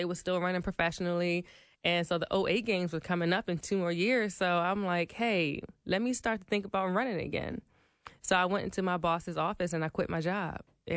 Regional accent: Maryland, United States; I'm from Maryland, so, you know, that's about a four-hour drive, and that was the nearest point of contact that I had with somebody.

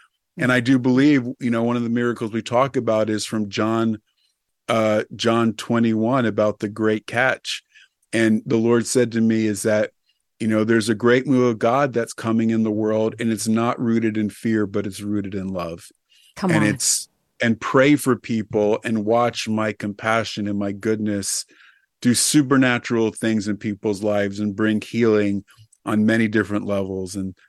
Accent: New York City, New York, United States; When I was young, I grew up outside of New York City and in New York City, and I used to feed homeless people.

